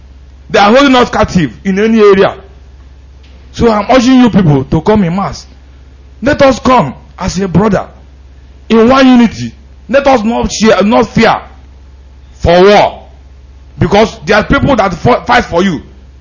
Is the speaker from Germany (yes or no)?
no; Imo, Nigeria; I'm from Imo State.